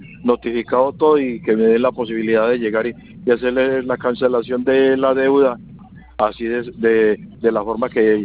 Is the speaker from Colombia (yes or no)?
yes; Colombia; Porque nosotros somos de Colombia, salí se fue para Colombia